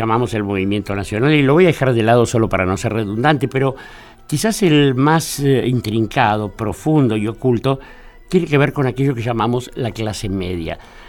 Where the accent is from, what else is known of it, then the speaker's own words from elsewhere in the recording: Buenos Aires, Argentina; born there; Yo nací ahí al lado, en Barracas, en Martín García Montes de Oca.